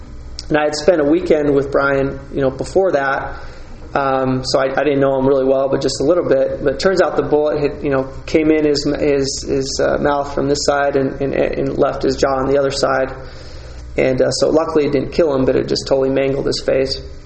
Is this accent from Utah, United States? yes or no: yes; Salt Lake City, Utah, United States; growing up in Salt Lake, going to soccer games and going to high school